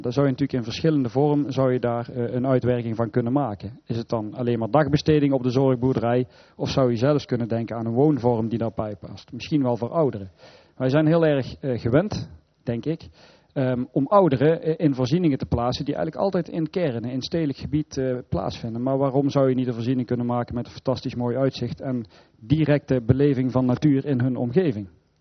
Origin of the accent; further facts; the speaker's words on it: Eindhoven, North Brabant, Netherlands; Ik kom zelf uit Eindhoven, vandaar misschien het woordje stad.